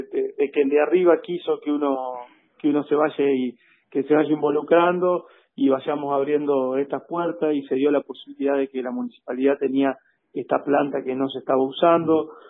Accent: Ceres, Santa Fe, Argentina; nos conocen acá en el pueblo, nos conocemos todos, saben que somos de acá, gente que nacimos en Ceres, que si Dios quiere vamos a estar hasta los 120 años acá

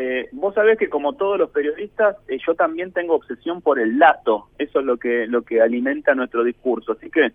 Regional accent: Forlimpopoli, Emilia-Romagna, Italy; Y a mi terruño, Italia, Forlimpopoli, en el corazón de la Emilia Romagna

